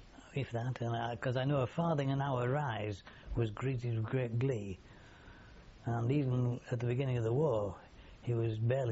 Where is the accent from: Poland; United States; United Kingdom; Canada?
United Kingdom; Norton; born there; I was born in Norton, the Mount. It's on Brown Jug Bank, leading into Norton itself.